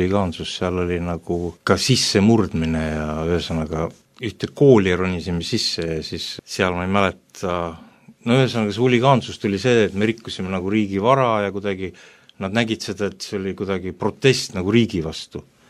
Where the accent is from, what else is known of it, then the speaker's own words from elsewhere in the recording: Tartu, Tartu County, Estonia; Sündsin, kasvasin Tartus, Annelinnas, peres, kus ei olnud kristlasi nii-öelda